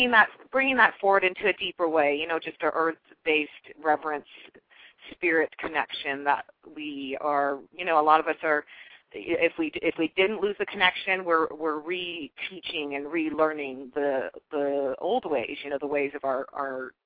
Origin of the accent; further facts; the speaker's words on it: Hawaii, United States; also born or lived in continental United States; And then, of course, I am part Hawaiian. My mom was born and raised in Hawaii, and I lived there as well, and back and forth between there and the mainland, because my dad's from the mainland.